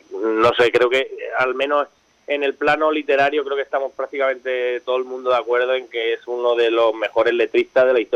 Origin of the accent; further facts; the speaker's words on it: Torrijos, Castilla-La Mancha, Spain; ni más ni menos que en Torrijos, que es mi pueblo, un pueblo de Toledo